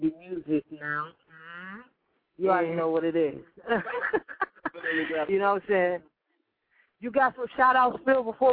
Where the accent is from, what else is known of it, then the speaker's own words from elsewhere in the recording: Nigeria; You already know I'm Nigerian